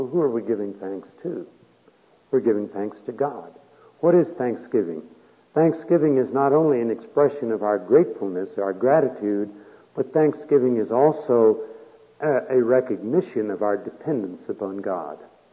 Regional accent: Texas, United States; I grew up down in East Texas, and we had cockroaches down there. We don't have them up here in Colorado.

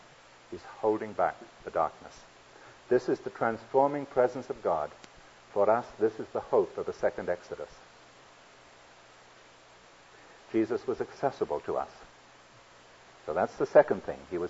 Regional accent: London, United Kingdom; I'm a city dweller. I was raised in London. I love urban life. I get very nervous out in the countryside here

